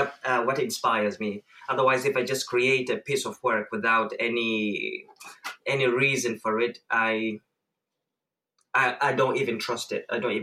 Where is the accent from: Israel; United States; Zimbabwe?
Zimbabwe; now in United Kingdom; I am originally from Zimbabwe, and I grew up in a society where dance is a big thing, like dance and music